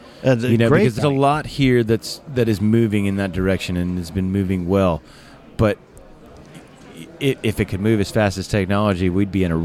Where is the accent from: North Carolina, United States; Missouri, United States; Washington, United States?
Missouri, United States; St. Louis; I'm from St. Louis. I know exactly what you're talking about. My father still lives there